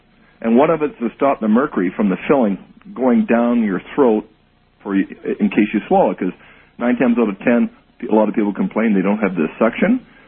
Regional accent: Canada; No, I'm a Canadian dentist.

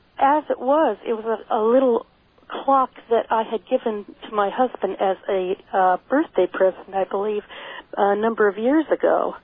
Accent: Anaheim, California, United States; I'm from Anaheim.

